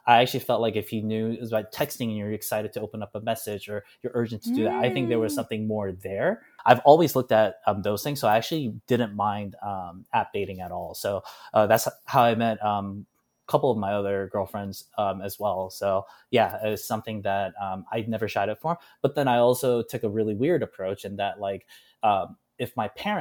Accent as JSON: {"language": "English", "country": "United States", "tie": "born or raised there", "said": "growing up in America predominantly, that's an ideal that I couldn't get over."}